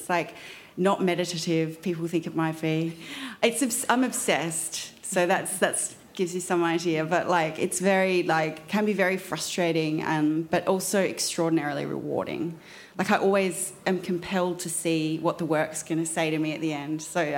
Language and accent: English; Victoria, Australia; Unfortunately, I'm from Victoria, so we were very locked in and no one could go to their studios, including me.